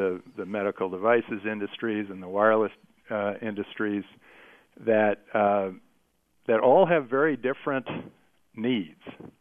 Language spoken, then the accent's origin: English; California, United States; I grew up here in the Silicon Valley.